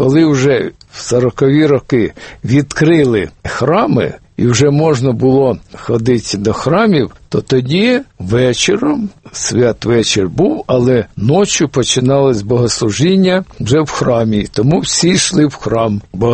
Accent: Donbas, Ukraine; born there; Я народився на Донбасі, у нас не було цієї багатої різдвяної вечері

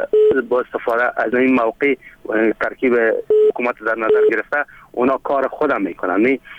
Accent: Afghanistan; خود ما افغان هستم

